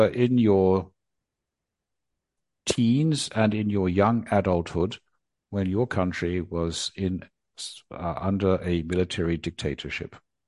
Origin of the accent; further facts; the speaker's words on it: Australia; also born or lived in Germany / Japan; I was born in Germany, but I spent the first 4 years of my life in Japan. And then in 1966, we moved to Australia. We arrived in February 1966.